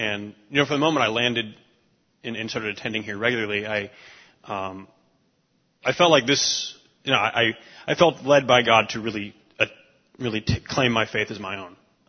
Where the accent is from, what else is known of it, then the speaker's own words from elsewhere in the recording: Fishers, Indiana, United States; I grew up in a Christian home. I grew up around here in Fishers. Grew up attending Colonial Hills down in Indianapolis.